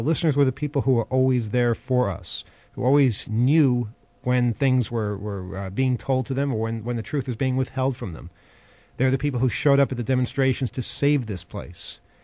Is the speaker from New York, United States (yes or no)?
yes; New York, United States; Wait, let me try that, because I'm from Long Island.